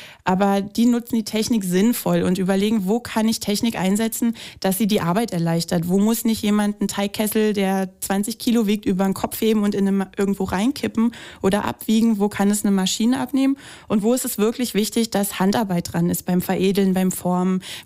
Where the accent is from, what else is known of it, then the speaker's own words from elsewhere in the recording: Southern Germany, Germany; now in Berlin, Germany; wenn man in Berlin gute Seelen findet als Süddeutscher